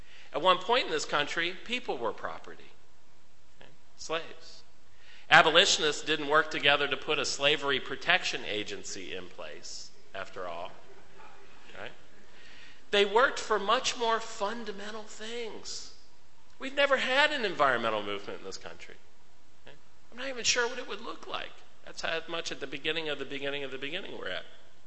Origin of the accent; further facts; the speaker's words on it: Alabama, United States; born there; The joke I tell, because I was born in Alabama, is that in Pennsylvania, we have Philadelphia on one side of the state